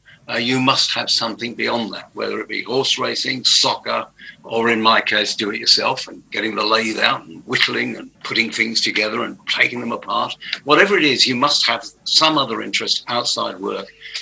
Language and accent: English; England, United Kingdom; But don't forget, I'm from Pommyland, so I understand what they're saying.